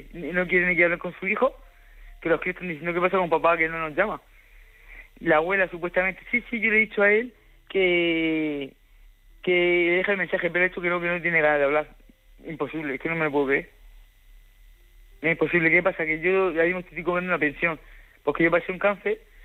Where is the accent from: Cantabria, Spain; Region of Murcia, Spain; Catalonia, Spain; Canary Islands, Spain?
Region of Murcia, Spain; Alhama de Murcia; yo soy de Alhama de Murcia